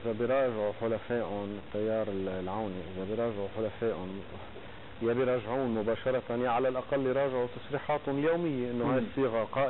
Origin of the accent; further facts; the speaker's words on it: Lebanon; ولكن نحن بالنتيجه ما بدنا ننسى كلبنانيين انه التجربه مع اسرائيل كانت دائما تجربه مره.